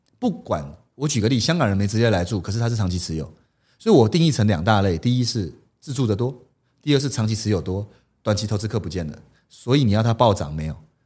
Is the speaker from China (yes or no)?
no; Tainan, Taiwan; 我的家乡，我讲我家乡不会被骂、我是在台南出生的，